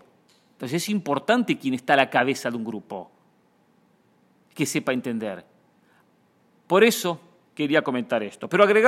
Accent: Argentina; No me interesa, porque no estoy aquí como argentino, estoy aquí como periodista deportivo.

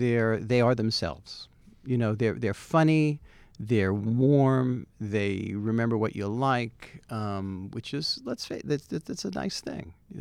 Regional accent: New Jersey, United States; And you know, so I grew up in Jersey, and there was a deli about a town away from me called Tabachnik's

